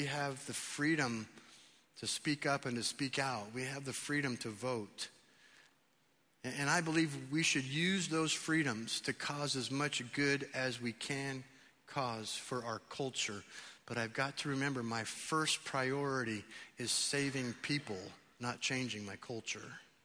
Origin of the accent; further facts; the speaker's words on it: San Fernando, California, United States; born there; Technically, I'm a baby boomer. I was born in San Fernando, California. I'm a male. I'm a 20th and 21st century American.